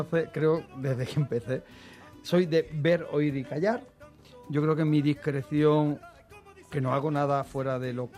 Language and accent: Spanish; Jerez, Andalusia, Spain; now in Madrid, Spain; soy muy enamorado de Madrid, amo mi tierra, Andalucía, Jerez, pero ya a Madrid le debo el 99% de lo que soy.